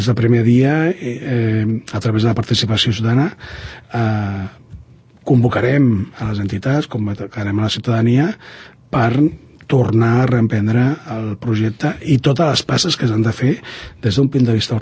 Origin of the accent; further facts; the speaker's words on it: Valldoreix, Catalonia, Spain; also born or lived in France; vam escollir Valldoreix i des d'aleshores ens hem arrelat aquí.